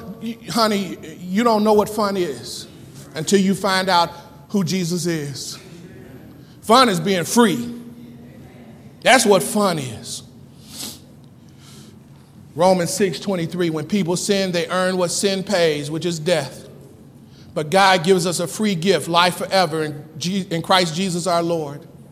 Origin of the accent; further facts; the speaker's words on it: Wellston, United States; We grew up in Wellston. If you didn't cuss, your name was cuss.